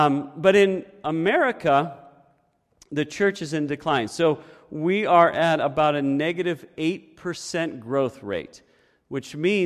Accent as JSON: {"language": "English", "region": "New York", "country": "United States", "tie": "born there", "said": "but I was born in New York State."}